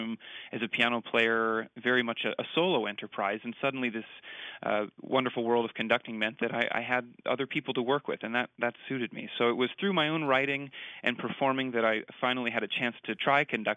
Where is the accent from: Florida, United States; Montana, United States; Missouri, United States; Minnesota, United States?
Missouri, United States; St. Louis; I remember some early piano teachers growing up in St. Louis who really inspired me to, pursue harder and harder repertoire